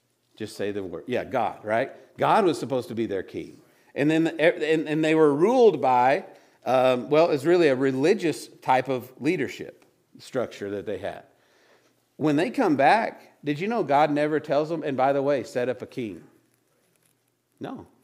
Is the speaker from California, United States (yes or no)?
no; Texas, United States; I'm an American, right? I'm a Texan. I'm trying to be a Wyomingite.